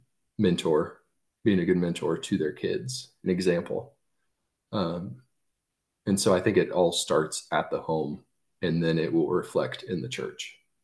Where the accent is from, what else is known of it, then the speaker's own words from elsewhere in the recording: Kansas, United States; I had a friend from Nebraska come down, and I'm from Kansas